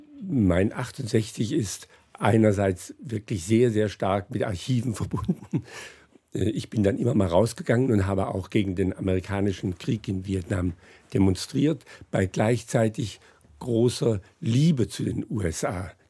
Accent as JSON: {"language": "German", "town": "Friedrichshafen", "region": "Baden-Württemberg", "country": "Germany", "tie": "born there", "said": "Es war, ja, Friedrichshafen war völlig zerstört, wo ich geboren bin."}